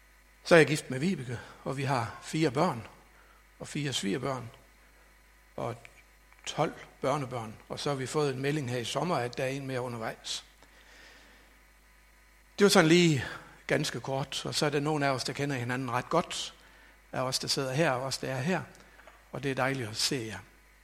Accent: North Denmark Region, Denmark; jeg er født i Thy og er Thybo, helt ind i blodet.

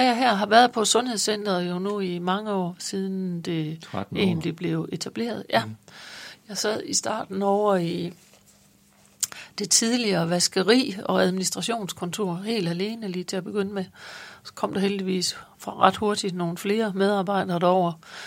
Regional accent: Jutland, Denmark; jeg er der jyde, så vidt jeg ved, så langt tilbage, som jeg i hvert fald har kendskab til.

